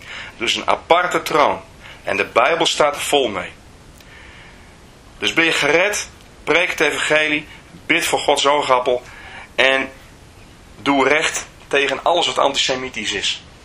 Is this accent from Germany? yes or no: yes; Germany; als wij ooit worden geoordeeld op basis van antisemitisme, dan zijn wij Duitsers dus de klos.